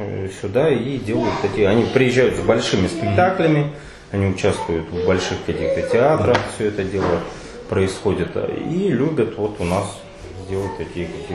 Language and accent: Russian; Almaty, Kazakhstan; also born or lived in Saint Petersburg; А я сам из Казахстана, из Алматы, где я, так получалось, что я учился в Питере, но постоянно ездил в Алмату